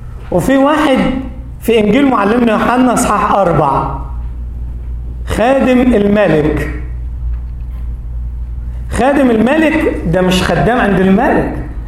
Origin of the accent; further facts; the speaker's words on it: Upper Egypt, Egypt; كان عندنا في الصعيد